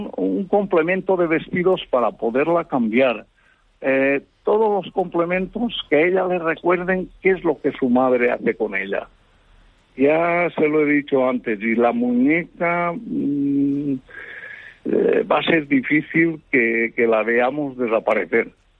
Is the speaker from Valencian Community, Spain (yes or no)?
yes; Onil, Valencian Community, Spain; A veces voy por España, por algún sitio, y me dicen, ¿de dónde es usted? Y le digo, pues de O'Neill. Ah, O'Neill, ¿y eso dónde está? Digo, pues es un pueblecito que canta así